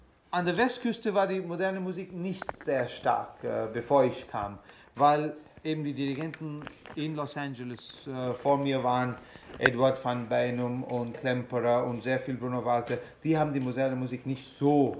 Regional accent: India; und ich als Inder sage

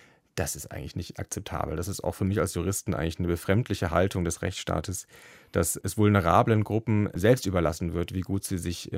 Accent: Erlangen, Bavaria, Germany; born there; in meiner Geburtsstadt in Erlangen.

